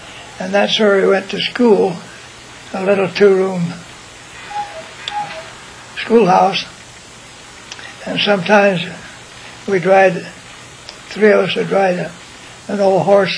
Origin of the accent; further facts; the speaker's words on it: Soda Springs, Idaho, United States; I was born in Soda Springs, Idaho, September 19th, 1911. And my father had a ranch down below Grace, about 20 miles southwest of Soda Springs. And that's where I lived during my early boyhood days.